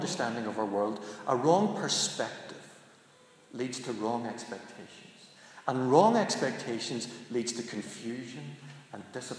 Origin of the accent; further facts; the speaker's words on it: Belfast, Northern Ireland, United Kingdom; Because we came from Belfast. And you didn't do that in Belfast.